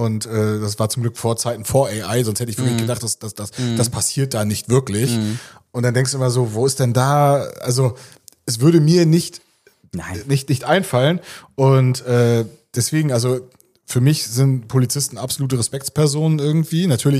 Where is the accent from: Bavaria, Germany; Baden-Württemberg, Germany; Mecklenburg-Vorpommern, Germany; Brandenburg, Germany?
Mecklenburg-Vorpommern, Germany; Schwerin; ich komme ja aus Schwerin